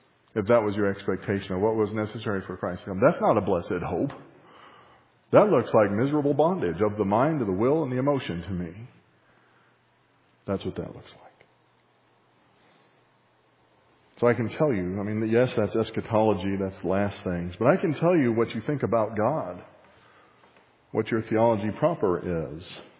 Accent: Texas, United States; I was raised in Texas, and in Texas, we're nice and polite.

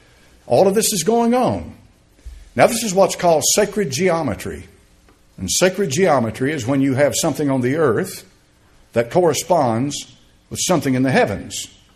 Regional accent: United States; But on the other hand, I'm an American.

